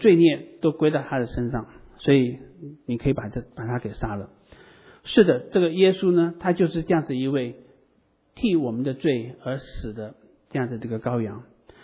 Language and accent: Chinese; China; 我们中国人以前古代的时候，当他们献祭的时候，他们献的是牛羊，对不对？